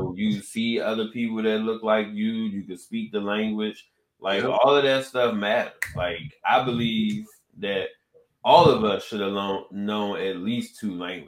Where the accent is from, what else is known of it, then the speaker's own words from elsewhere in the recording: Maryland, United States; born there; That's why I was born at on the Air Force base at Andrews.